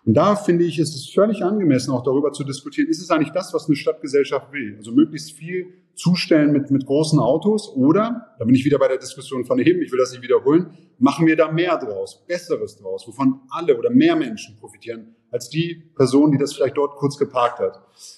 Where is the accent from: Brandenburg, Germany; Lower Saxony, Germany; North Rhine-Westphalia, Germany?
Lower Saxony, Germany; Goslar; ich komme aus Goslar. Also ich weiß, wie Mobilität im ländlichen Raum, welche Anforderungen es gibt